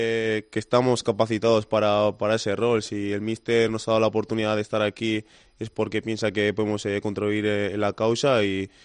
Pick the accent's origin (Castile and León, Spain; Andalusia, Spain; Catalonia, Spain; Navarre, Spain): Navarre, Spain; Pamplona; born there; Sí, nací en Pamplona yo.